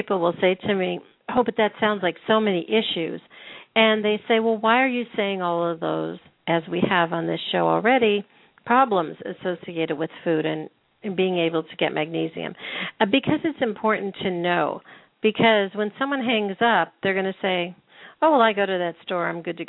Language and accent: English; Pennsylvania, United States; I grew up in Pennsylvania in the 60s and 70s, and we got everything from the farm.